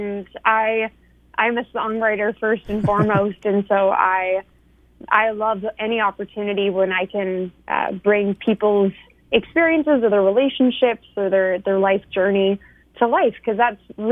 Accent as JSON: {"language": "English", "region": "West Coast", "country": "Canada", "tie": "born or raised there", "said": "So I grew up in the West Coast, or on the West Coast of Canada, and started traveling down to Nashville about 6 years ago."}